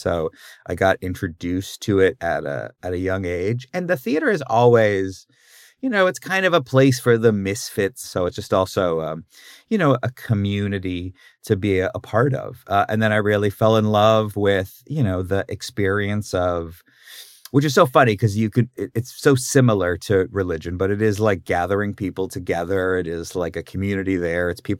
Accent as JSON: {"language": "English", "town": "Washington", "region": "District of Columbia", "country": "United States", "tie": "born there", "said": "I was born in Washington, D.C., over here, which is the capital."}